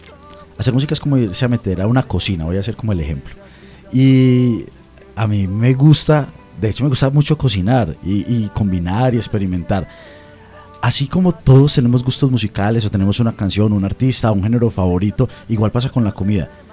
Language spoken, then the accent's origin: Spanish; Medellín, Antioquia, Colombia; now in Cali, Colombia; Yo soy paisa de nacimiento, de corazón. Mi trabajo se está haciendo en Cali. Entonces, parte de mi corazón es caleño, ¿sí?